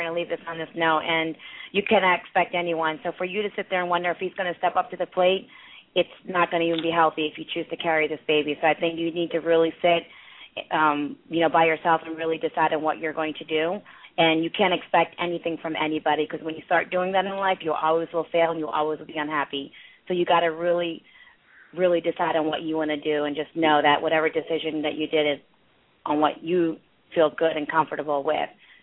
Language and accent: English; India; I'm Indian. I haggle in every situation.